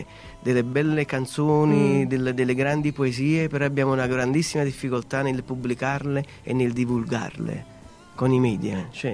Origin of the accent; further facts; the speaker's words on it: Naples, Campania, Italy; born there; Nel quartiere San Lorenzo di Napoli. Uh-huh. Sì. Ci sono ancora tutte le mie radici lì.